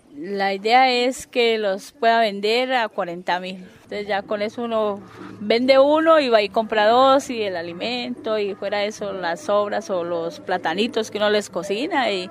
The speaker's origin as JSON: {"language": "Spanish", "town": "Piendamó", "region": "Cauca", "country": "Colombia", "said": "vengo del municipio de Piendamó, vereda Corrales."}